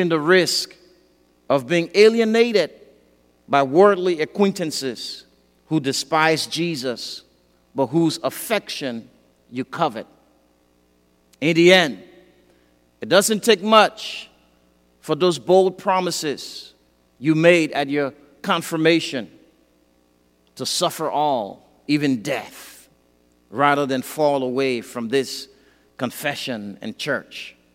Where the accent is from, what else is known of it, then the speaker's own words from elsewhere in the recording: Liberia; I remember growing up in West Africa under a dictatorship. And one year there was a coup d'etat in Liberia.